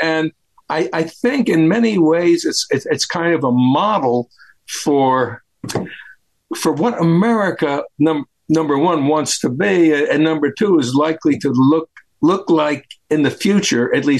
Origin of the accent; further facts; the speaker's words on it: New York, United States; moved away as an adult; now in Dallas, United States; I am not a Dallas native. I'm a naturalized Texan. We moved here from New York 50 years ago.